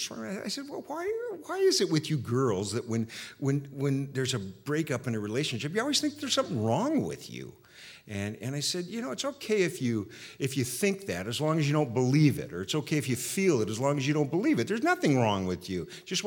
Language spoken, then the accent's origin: English; San Diego, California, United States; So I came originally from San Diego and left there to go up north.